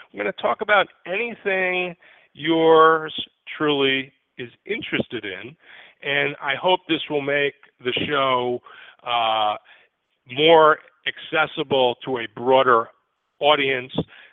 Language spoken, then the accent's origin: English; Mamaroneck, New York, United States; my first professional comedy show on July 30th at Molly Spillane's in Mamaroneck, New York, my hometown